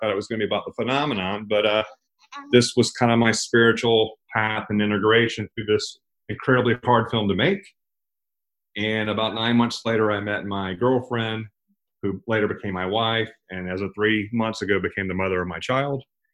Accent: the South, United States; I'm from the South. I hear stories about this

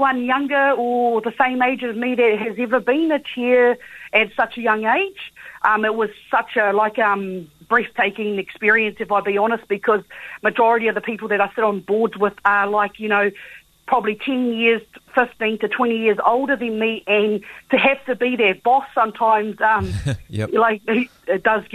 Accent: Taupiri, Waikato, New Zealand; Born and bred in Taupiri. My whānau live in Taupiri. We've got a homestead in Taupiri. So, yeah, Taupiri is where I come from.

